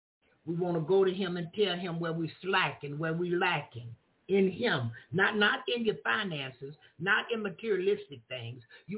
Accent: Jacksonville, Florida, United States; I'm from Jacksonville, Florida. It's a church on every corner, it appears.

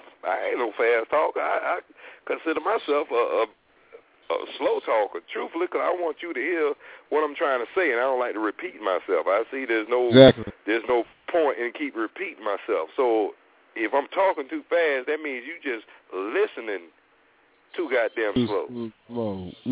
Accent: the South, United States; And I'm like, "Bitch, I'm from the South. How the fuck do I talk fast?"

